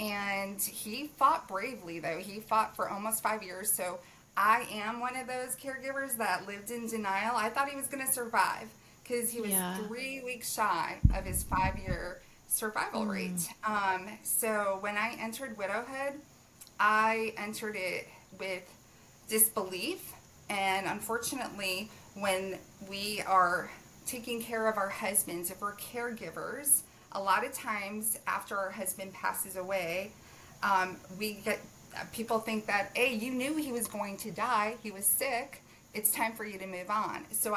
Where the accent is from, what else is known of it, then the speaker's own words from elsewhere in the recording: Chicago, Illinois, United States; moved away as an adult; So I'm originally actually from Chicago.